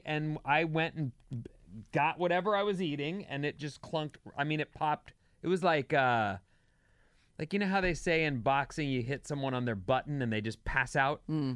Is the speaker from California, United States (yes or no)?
yes; California, United States; I'm born and raised in the Bay Area, and we used to use Rippa or Rager to describe a killer party.